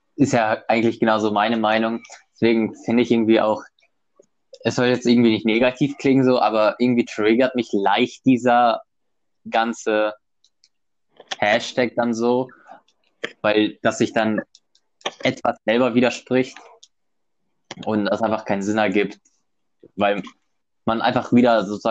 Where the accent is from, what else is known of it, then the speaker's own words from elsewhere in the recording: Russia; Fun Fact, ich bin Russe.